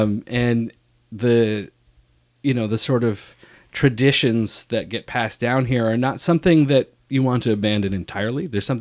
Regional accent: California, United States; And one of the things growing up in California, people sort of see themselves, talk about a group of sort of leftists that think they've done the work.

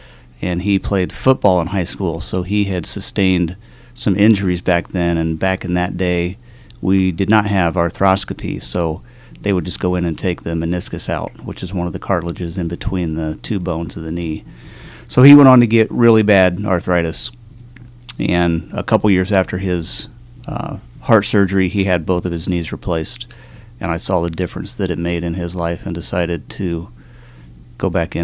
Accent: Indiana, United States; then I went back to Indiana, where I'm originally from, and practiced there for about 3 years

